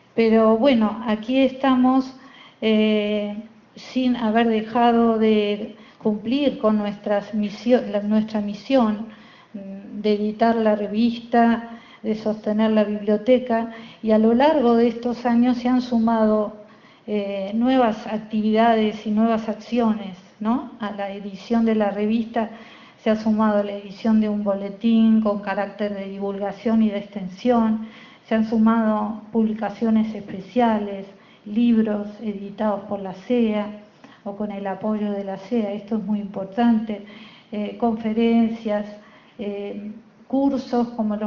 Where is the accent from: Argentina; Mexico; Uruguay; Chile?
Argentina; La Plata, Buenos Aires Province; yo soy de La Plata